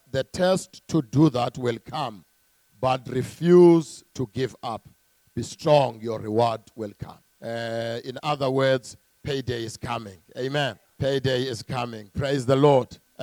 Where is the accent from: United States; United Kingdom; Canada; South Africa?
South Africa; Eastern Cape; first language Xhosa; English is a second language; By the way, I speak isiXhosa. I come from the Transkei. And pray for me because I must preach in English here now.